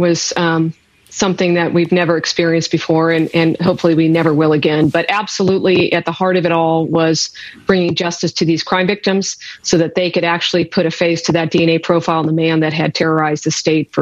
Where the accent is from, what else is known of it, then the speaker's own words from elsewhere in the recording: Sacramento, California, United States; I grew up in Sacramento. I understood the impact it had on this community.